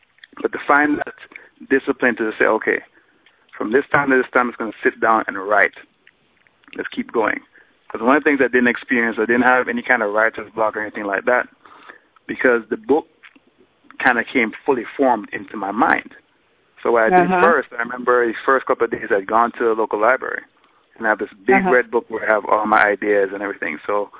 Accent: Jamaica; I think that's part of just growing up on an island. Like growing up in Jamaica, whenever I wanted to kind of get things off my mind or just clear my head, I'd always go to the beach.

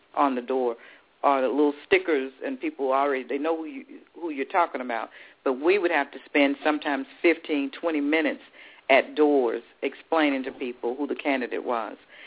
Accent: Atlanta, Georgia, United States; I came from Atlanta, Georgia.

